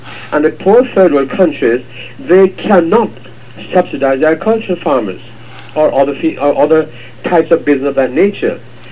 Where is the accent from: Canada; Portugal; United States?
Canada; As a Canadian myself, living in Canada